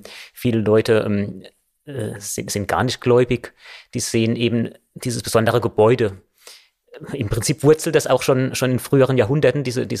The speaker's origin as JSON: {"language": "German", "region": "Rhineland-Palatinate", "country": "Germany", "said": "Ich bin ja Pfälzer"}